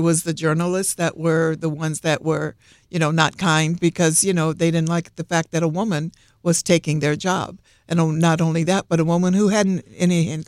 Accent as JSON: {"language": "English", "town": "Wickliffe", "region": "Ohio", "country": "United States", "tie": "born or raised there", "moved": "as an adult", "said": "And I always said when I left Cleveland, Ohio, I grew up in Wycliffe, just outside of Cleveland. And when I left at the age of 18"}